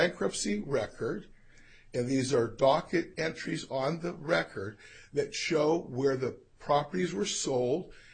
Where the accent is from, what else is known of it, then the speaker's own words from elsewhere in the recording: Erie, Pennsylvania, United States; I'm from Erie, Pennsylvania, and I represent Park Restoration.